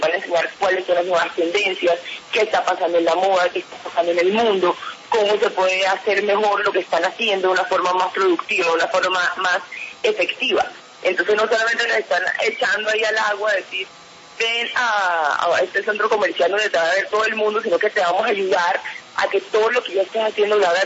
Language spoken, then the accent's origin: Spanish; Colombia; Yo quiero como colombiana que el centro en Colombia sea como en cualquier país